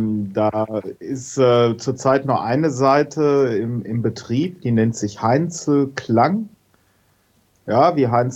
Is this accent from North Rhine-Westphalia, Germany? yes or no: yes; Letmathe, North Rhine-Westphalia, Germany; born there; also born or lived in Hagen; now in Witten, Germany; Ich bin geboren in Letmathe, habe Jahrzehnte in Hagen gewohnt und bin jetzt nach Witten gezogen und wohne hier seit einem Jahr.